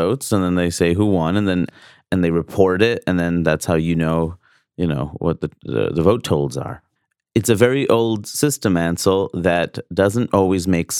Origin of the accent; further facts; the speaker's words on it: Jackson Heights, New York, United States; That child's from Jackson Heights, and I grew up in Jackson Heights.